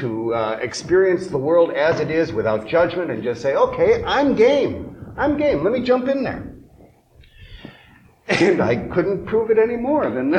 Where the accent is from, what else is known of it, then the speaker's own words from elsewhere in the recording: North Hollywood, California, United States; Well, this is the California way, and I'm from North Hollywood, California.